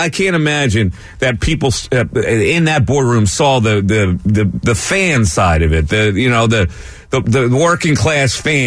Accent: Philadelphia, Pennsylvania, United States; And so he says to us, where are you from? And I said, Philadelphia.

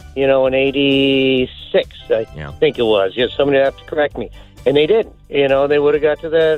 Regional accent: Warson Woods, Missouri, United States; So as a kid growing up in Warson Woods, and I'm on the Illinois side now

